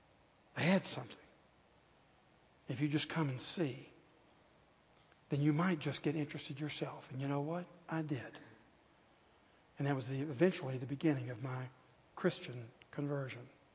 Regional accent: Tennessee, United States; Now, I grew up in East Tennessee. So I knew what it was like to look off at the Smoky Mountains 20 miles away where I lived.

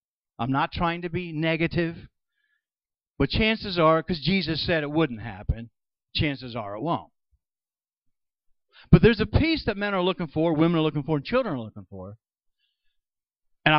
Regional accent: Middletown, New York, United States; When I was a boy growing up in Middletown, New York, there's no way I would have thought I'd end up doing the things

